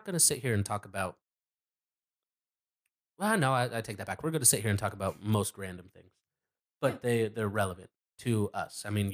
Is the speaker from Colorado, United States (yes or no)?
yes; Colorado, United States; now in California, United States; I mean, I grew up in Colorado, right?